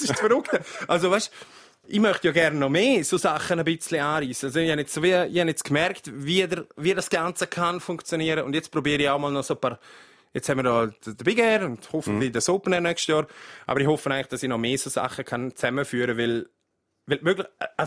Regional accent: Switzerland; das ist für mich als Schweizer Rapper natürlich ein relativ grosses Momentum

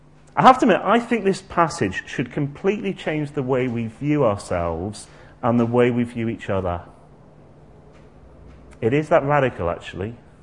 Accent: Oxford, South East England, United Kingdom; when I go mention I'm from Oxford.

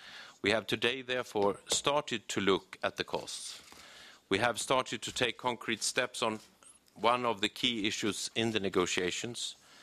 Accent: Sweden; On a personal note, I can say that that's more people than we have inhabitants in my home country, Sweden.

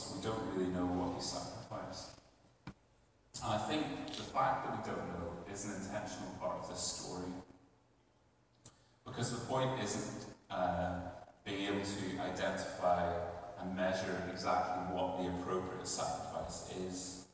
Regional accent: Northern Ireland, United Kingdom; I grew up in Northern Ireland. I was born in 1981, which makes me 37.

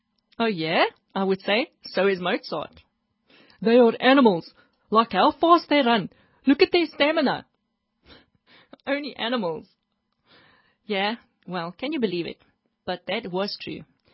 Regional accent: South Africa; Klerksdorp and my hometown and Rustenburg, further north, were the big cities in that area.

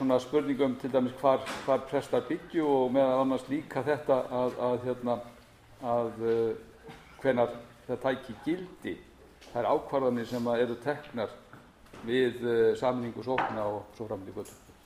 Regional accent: Ólafsfjörður, Northeastern Region, Iceland; Þegar ég ólst upp í Ólafsfirði þá var þar alltaf kringum 1000 manns. Og þegar ég var þar búandi á árunum 88 til 92, þá voru það 1200 manns.

